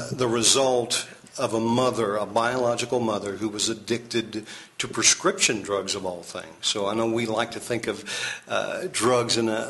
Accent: Evansville, Indiana, United States; In Evansville. I have lived on every side of town. East side, west side, south side.

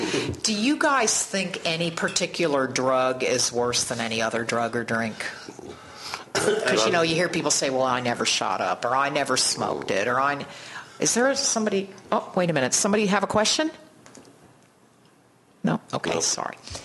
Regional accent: Pennsylvania, United States; And I'm from Pennsylvania.

